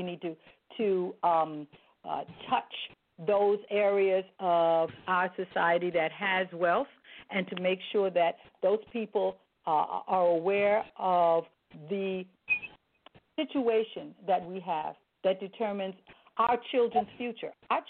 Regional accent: New York City, New York, United States; I am born and raised in New York City. I was born in Harlem.

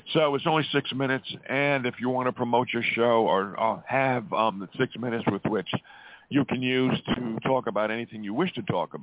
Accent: Montana, United States

